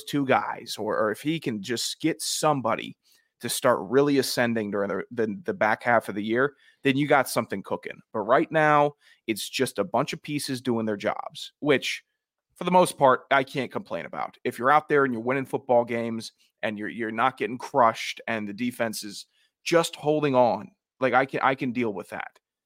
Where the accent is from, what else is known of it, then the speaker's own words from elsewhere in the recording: Virginia, United States; I'm from Loudoun.